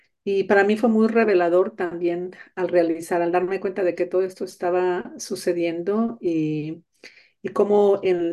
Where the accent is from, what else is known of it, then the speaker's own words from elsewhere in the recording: Monterrey, Nuevo León, Mexico; Yo soy originaria de Monterrey, en Nuevo León